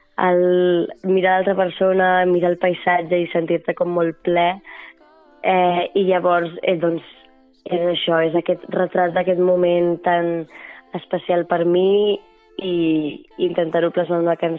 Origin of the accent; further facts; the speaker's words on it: Barcelona, Catalonia, Spain; nosaltres, les sis, som del barri de Gràcia, encara que, bueno, barri de Gràcia o colindants